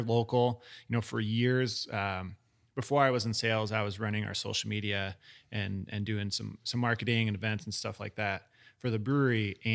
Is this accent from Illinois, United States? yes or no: yes; Illinois, United States; I grew up in Central Illinois. So I was in the no man's land of craft beer for the longest time